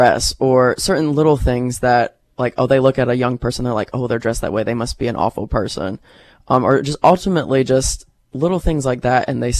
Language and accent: English; North Carolina, United States; I did not. I'm from North Carolina.